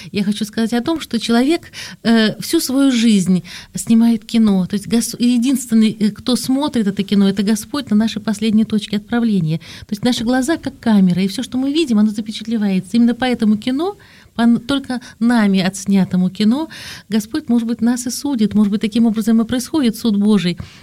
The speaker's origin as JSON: {"language": "Russian", "region": "Moscow", "country": "Russia", "tie": "born or raised there", "said": "Я родилась в России, на краешке России, но в России. Приехала вот с 10 лет в Центральную Россию, в Москву"}